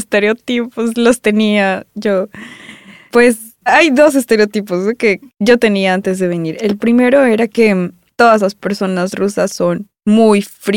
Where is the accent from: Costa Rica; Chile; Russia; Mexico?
Russia; Ufa, Bashkortostan; now in Moscow, Russia; yo aquí en Rusia he conocido gente más abierta que muchos amigos, mucha gente que yo he conocido allá en mi ciudad